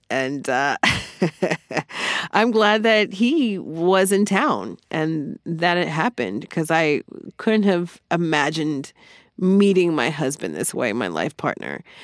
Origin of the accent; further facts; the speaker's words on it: New Jersey, United States; You know, I'm from Jersey, and he thinks I sound aggressive all the time.